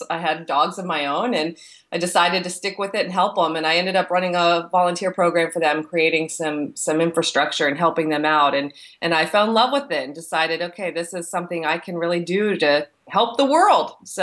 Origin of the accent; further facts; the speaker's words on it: East Coast, United States; I'm from the East Coast and wasn't used to the area.